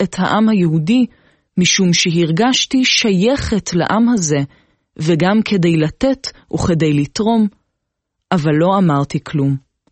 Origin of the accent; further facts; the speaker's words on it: Germany; now in Israel; נולדתי בגרמניה. אבי נהרג במלחמת העולם השנייה.